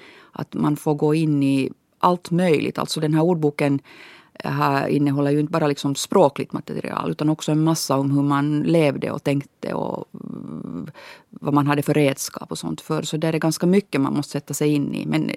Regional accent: Sipoo, Uusimaa, Finland; jag har kanske vuxit upp med en dialekt som är ganska modern och utjämnad. Jag har vuxit upp i Söderkulla-området.

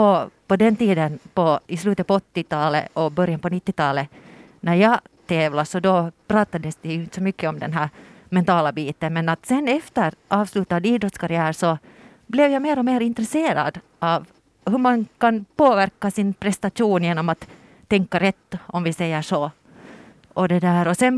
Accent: Tenala, Uusimaa, Finland; No, jo, alltså jag är född och uppvuxen i Tenala

